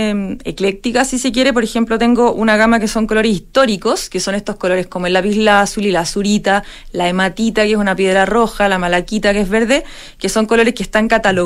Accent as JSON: {"language": "Spanish", "town": "Santiago", "region": "Santiago Metropolitan Region", "country": "Chile", "said": "que voy desde chica, como muchos santiaguinos, ¿cierto?, paseábamos ahí."}